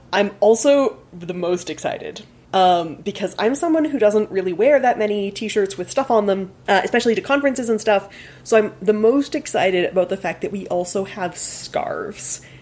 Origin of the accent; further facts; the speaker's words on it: Canada; although I have to say as a Canadian that I celebrate my linguistics annual meeting in May